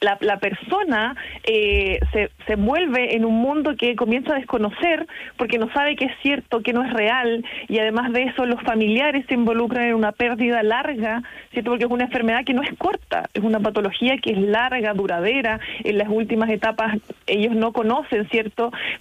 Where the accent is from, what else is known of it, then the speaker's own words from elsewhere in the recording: Chile; más socialmente activos de lo que somos los chilenos